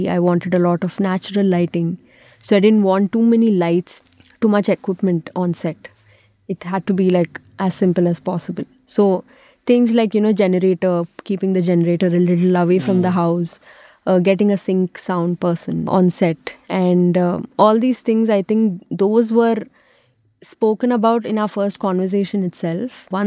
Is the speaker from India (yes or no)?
yes; Nizamabad, Telangana, India; So that happens to be my hometown, and it got things a little more simpler for me because I have relatives there